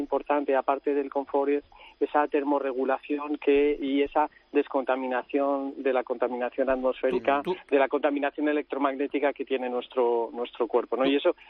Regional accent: Spain; yo lo digo con orgullo como español

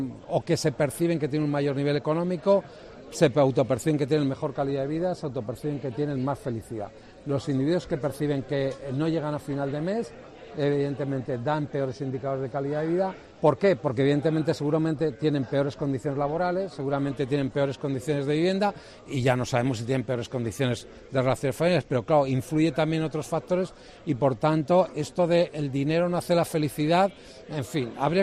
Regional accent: Region of Murcia, Spain; nos hace una especie de retrato de cómo somos, como los murcianos, los habitantes de la región de Murcia

